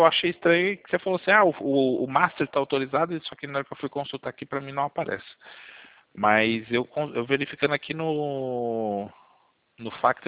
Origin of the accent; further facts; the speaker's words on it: São Paulo, Brazil; also born or lived in Taboão da Serra; now in Sorocaba, Brazil; eu sou de São Paulo, né? Só que eu já fui para Guarulhos pegar material também. Eu morava na época, hoje eu moro em Sorocaba, eu morava na época lá no Taboão da Serra.